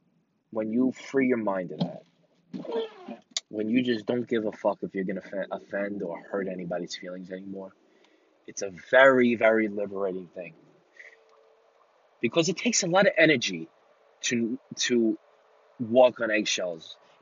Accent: Staten Island, New York, United States; I'm from Staten Island.

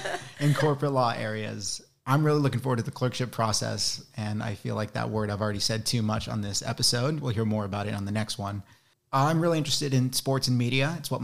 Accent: United States; moved away as an adult; So if you couldn't tell by my accent, I am an international student here from the States. I was locked out of the country because of COVID protocols for my first year, so I did it entirely on Zoom from home.

